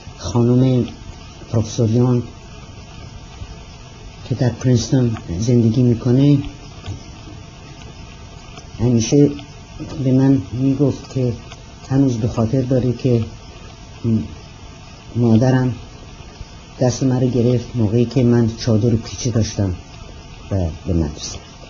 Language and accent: Persian; Rasht, Gilan, Iran; born there; من در شهر رشت در یک خانواده نسبتاً مرفهی به دنیا آمدم.